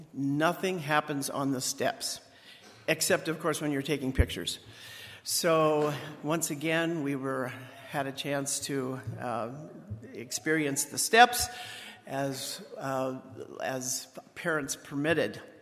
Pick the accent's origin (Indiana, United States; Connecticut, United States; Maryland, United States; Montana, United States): Indiana, United States; Goshen; I grew up in Goshen, Indiana.